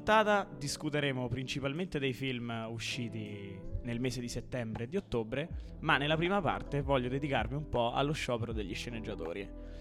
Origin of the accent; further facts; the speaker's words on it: Spoleto, Umbria, Italy; io faccio l'esempio che mi viene semplice perché sono di Spoleto